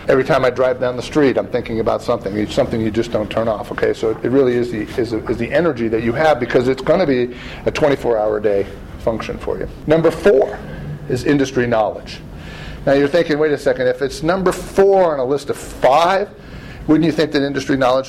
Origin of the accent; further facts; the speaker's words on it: New England, United States; I grew up in New England. If you've ever been to New England, all the buildings are about this wide.